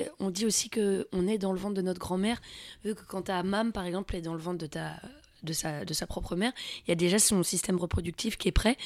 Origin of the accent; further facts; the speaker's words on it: Île-de-France, France; J'ai grandi vers Melun, Fontainebleau, dans la forêt.